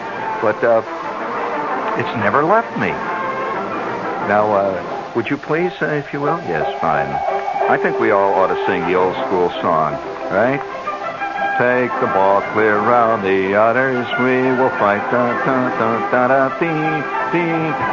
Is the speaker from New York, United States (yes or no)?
yes; New York, United States; I'm a New Yorker, you know. It's in my cab-hailing hand.